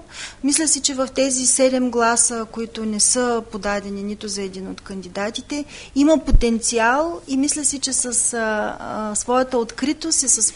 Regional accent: Varna, Varna Province, Bulgaria; като човек, роден и израсъл в този град, разбира се, че искам град Варна да има своята палата

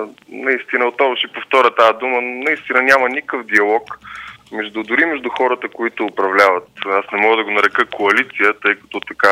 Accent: Popovo, Targovishte Province, Bulgaria; аз съм родом от Попово и съм израснал от този град.

